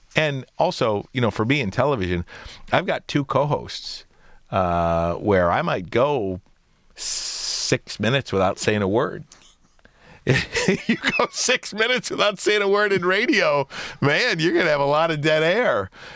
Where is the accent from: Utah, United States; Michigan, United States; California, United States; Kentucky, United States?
Michigan, United States; Detroit; You're a kid growing up in Detroit.